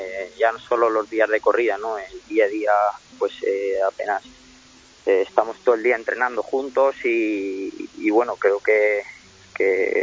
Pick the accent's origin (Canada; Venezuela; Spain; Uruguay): Spain; Burgos, Castile and León; Torear en Burgos es mi tierra. Me voy a presentar ante mis paisanos